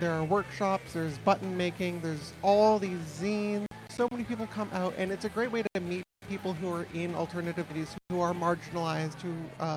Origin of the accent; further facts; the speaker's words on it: Victoria, British Columbia, Canada; now in Vancouver, Canada; when I was growing up in Victoria, go to an Anarchist Book Fair literally every year. And when I moved to Vancouver